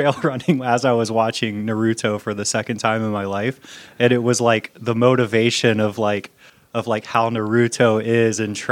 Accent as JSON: {"language": "English", "town": "Atlanta", "region": "Georgia", "country": "United States", "tie": "born or raised there", "said": "My parents moved out to Vinings, which, you know, 36 years ago was like the countryside."}